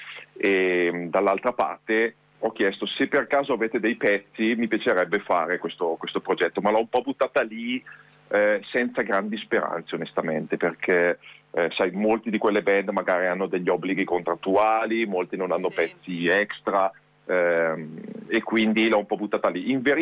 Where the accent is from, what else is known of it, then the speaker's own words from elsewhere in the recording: Bergamo, Lombardy, Italy; io sono di Bergamo, vivo a Bergamo